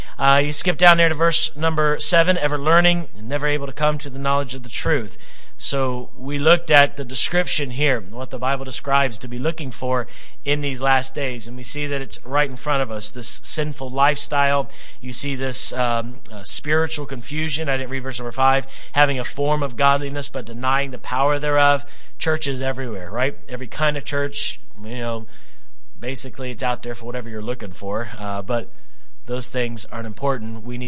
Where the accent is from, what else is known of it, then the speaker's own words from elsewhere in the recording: United States; As a child of God, now it should bother us, especially as an American, to see certain things happening.